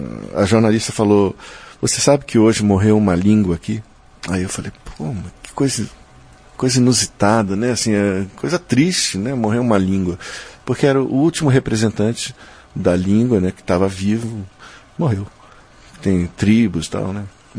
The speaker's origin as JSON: {"language": "Portuguese", "region": "Rio Grande do Sul", "country": "Brazil", "tie": "born there", "said": "eu fui patrono da Feira do Livro de uma cidade no interior do Rio Grande do Sul, onde eu nasci."}